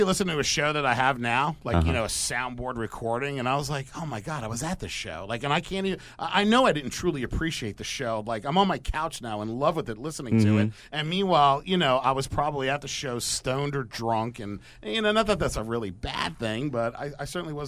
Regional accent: Stony Brook, New York, United States; Stony Brook, Center Ridge area.

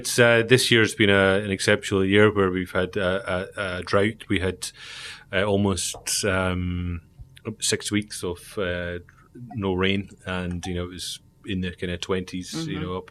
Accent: Islay, Scotland, United Kingdom; I grew up on Isla. I was born on the island, and my family had been working in the whiskey industry for a couple of generations before me.

